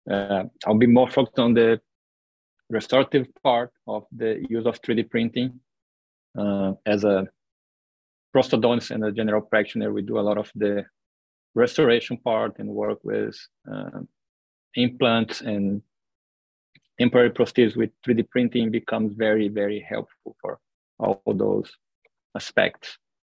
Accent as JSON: {"language": "English", "country": "Brazil", "moved": "yes", "lives_now": "United States", "said": "I'm originally from Brazil"}